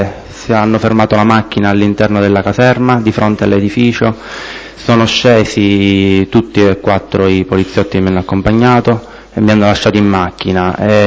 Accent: Catania, Sicily, Italy; born there; sono nato a Catania il 15 luglio del 77.

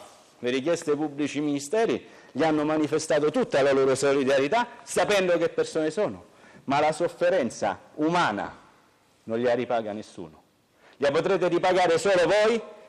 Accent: Rome, Lazio, Italy; non è una battuta mia da romano

